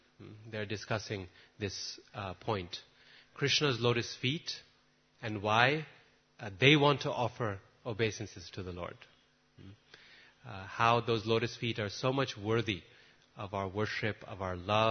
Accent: Boise, Idaho, United States; I remember one time we had a Mayavadi guru visit Boise, my hometown in America.

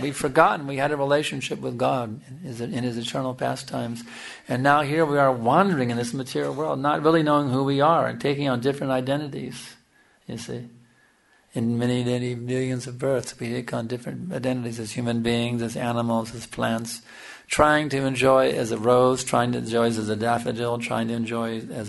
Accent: Texas, United States; I'm from Texas, and there's a city called Dallas where we have a big temple, Radhakrishna Sanji Temple.

